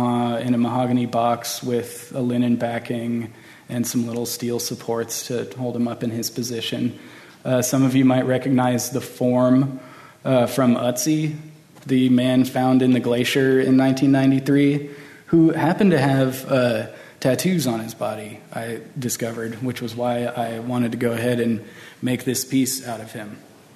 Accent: Texas, United States; Since I am from Texas, I had to slip an armadillo.

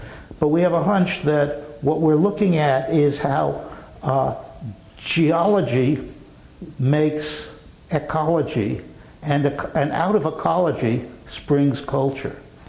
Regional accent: California, United States; After all, we're from California, and if we make a big mistake, we're going to really get chewed on.

